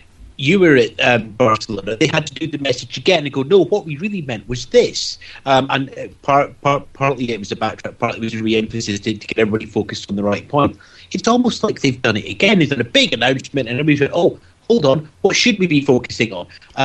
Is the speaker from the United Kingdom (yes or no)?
yes; Scotland, United Kingdom; I suspect that's me being Scottish.